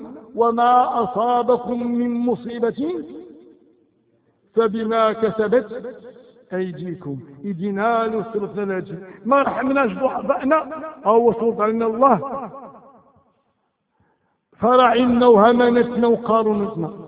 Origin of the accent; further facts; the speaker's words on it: Marrakesh, Marrakesh-Safi, Morocco; هاد مراكش منذ عقلنا وعقل أجدادنا في هاد البلاد